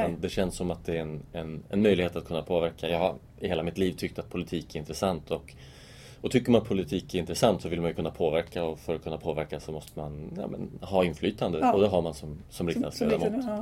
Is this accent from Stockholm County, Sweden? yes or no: yes; Tyresö, Stockholm County, Sweden; Jag har bott i Tyresö egentligen stora delar av mitt liv. Mm. Mina föräldrar flyttade hit när jag var 5, så att jag är uppväxt i Öringe. Har gått på dagis på Sagan. Jag har gått i skolan i Stimmet, föräldskolan. Och gått på gymnasiet på Tyresö gymnasium.